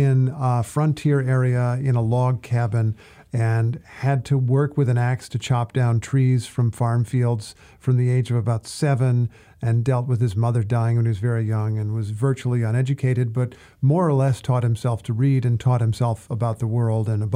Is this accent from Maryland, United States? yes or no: no; Indiana, United States; but I came from Indiana, from the middle of the country, and have tried to make something of myself